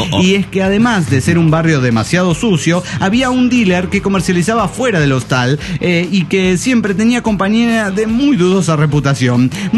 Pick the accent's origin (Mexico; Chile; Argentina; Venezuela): Mexico; Cuernavaca, Morelos; de Cuernavaca, Morelos, México.